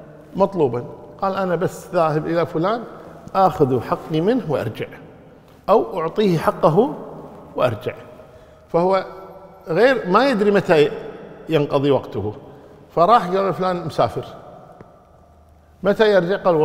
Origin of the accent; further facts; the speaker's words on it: Kuwait; إذا كان يسافر برا مثل عندنا في الكويت مثلا يسافر عن طريق مثلا السالمي بعد أن يتجاوز الجهراء